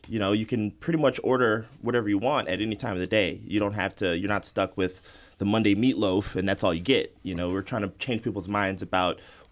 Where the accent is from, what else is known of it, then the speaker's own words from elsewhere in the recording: St. Louis, Missouri, United States; I'm originally from St. Louis, and I've wanted to cook since I was little.